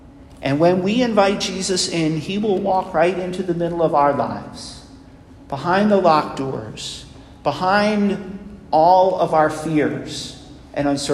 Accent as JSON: {"language": "English", "region": "New York", "country": "United States", "tie": "born or raised there", "said": "When I was a kid, the parish that I grew up in New York was named after St. Thomas the Apostle."}